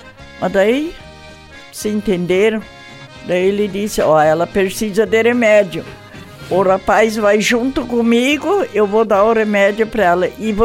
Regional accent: Porto Lucena, Rio Grande do Sul, Brazil; born there; Eu nasci em Porto Lucena, Rio Grande do Sul.

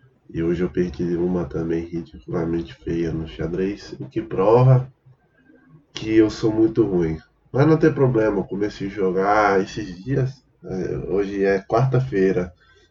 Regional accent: Bahia, Brazil; porque eu sou baiano, tá ligado?

